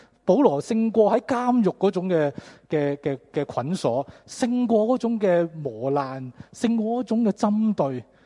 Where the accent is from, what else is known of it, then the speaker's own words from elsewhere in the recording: Hong Kong; 作为香港人，是吧？很难专注一件事